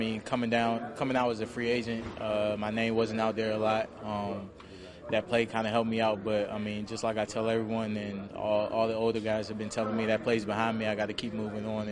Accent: Maryland, United States; I mean, Rod's from the same area. We're both from Prince George's County, Maryland.

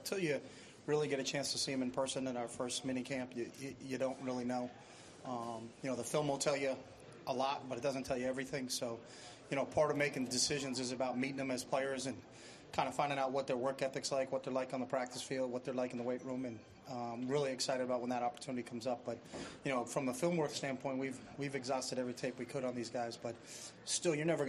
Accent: New England, United States; I know Coach Belichick just from when I'm from New England

